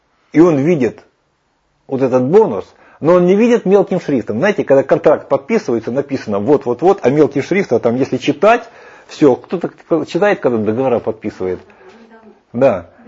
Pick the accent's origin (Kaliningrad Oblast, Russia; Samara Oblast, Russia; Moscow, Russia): Kaliningrad Oblast, Russia; Kaliningrad; born there; а я же родился в Калининграде, думаю, меня туда не таскали случайно на эту пирамиду.